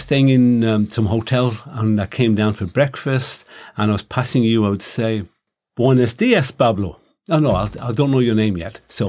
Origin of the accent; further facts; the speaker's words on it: India; born there; You know, I was born in India.